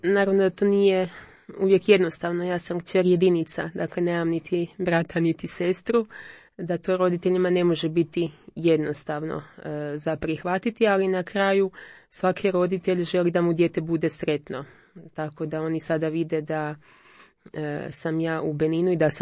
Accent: Zagreb, City of Zagreb, Croatia; je jedna obična djevojka iz Zagreba. Odrasla sam u Zagrebu gdje sam i rođena, osnovna srednja škola, fakultet, posao

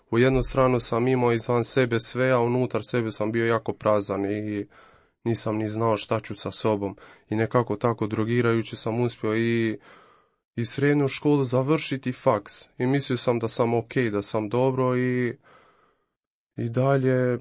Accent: Pristina, Kosovo; dolazim iz Kosova, iz glavni grad iz Prištine

